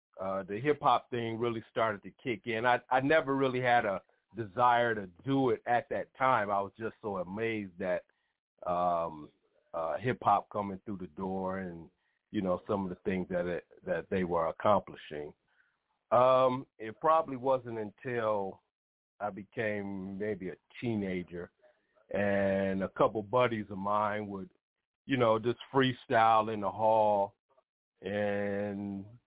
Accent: Grand Rapids, Michigan, United States; Grand Rapids, Michigan. Born and raised.

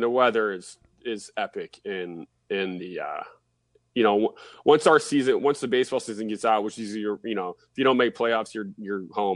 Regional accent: Woodland Hills, California, United States; I grew up in Southern California in Woodland Hills.

